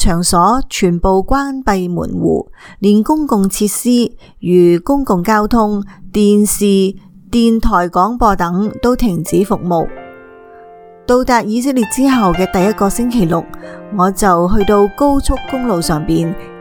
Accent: China; born there; 我喺中国出生，从小喺父亲头上三尺有神灵嘅敬天教导下成长。

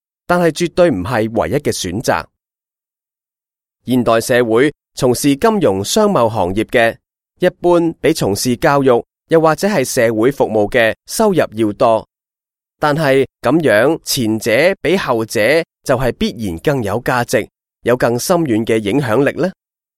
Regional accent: Hong Kong; 我成长于经济起飞阶段的香港，家境清贫，住在山边的木屋和政府的徙置区。

